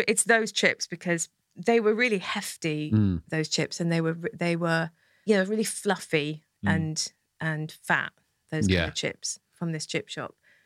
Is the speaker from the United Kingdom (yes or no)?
yes; Wales, United Kingdom; Because I grew up in South Wales. I know I don't have an accent anymore.